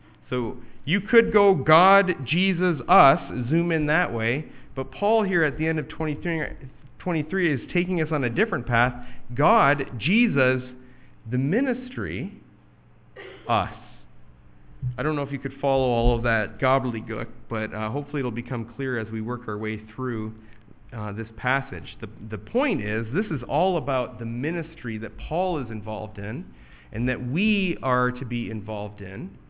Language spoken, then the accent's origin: English; United States; And we might miss that, again, being English speakers and being independent, entrepreneurial Americans.